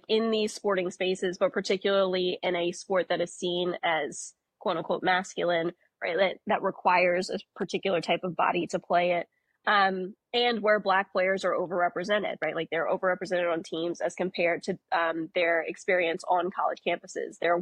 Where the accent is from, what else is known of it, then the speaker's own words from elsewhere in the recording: Greensboro, North Carolina, United States; living in North Carolina, growing up around Duke, UNC, State, Wake Forest. Oh. I grew up in Greensboro, so the ACC played there every year.